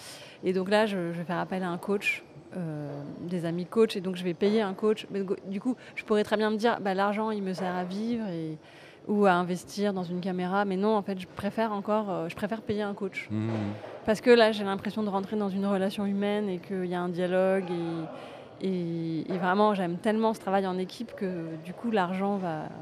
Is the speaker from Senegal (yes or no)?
no; La Rochelle, Normandy, France; moved away as an adult; now in Paris, France; Alors moi, je viens de province. Je ne l'ai pas dit, mais je viens de La Rochelle.